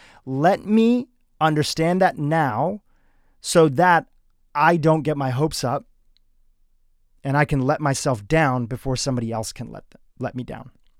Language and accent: English; Kenya; also born or lived in Nashville, Tennessee / El Paso, Texas / Delaware; now in United States; We moved from Kenya to Nashville, Tennessee, to El Paso, Texas, to Delaware. Even Delaware, we moved a couple times.